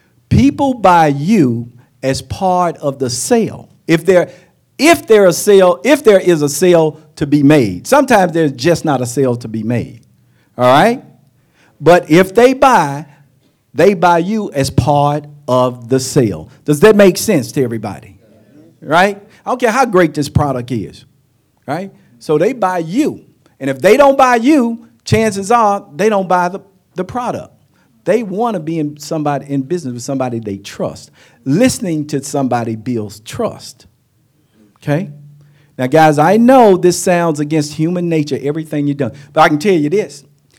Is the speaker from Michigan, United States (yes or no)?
no; North Carolina, United States; We're originally from North Carolina.